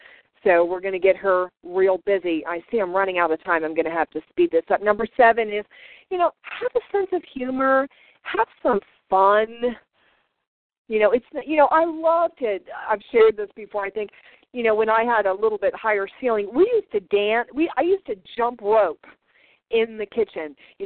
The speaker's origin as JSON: {"language": "English", "region": "East Coast", "country": "United States", "tie": "born or raised there", "said": "I grew up on the East Coast, which is very cynical, you know, very negative about everything and always, you know, instantly seeing the worst and everything"}